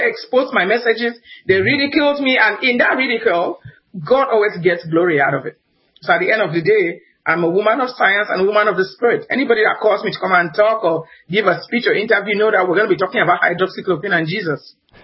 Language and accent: English; Cameroon; also born or lived in Nigeria; I'm originally from West Africa, Cameroon. Mm-hmm. Central Africa. I keep calling it West Africa. Okay. Central Africa. Then I went to school in Nigeria, right next door.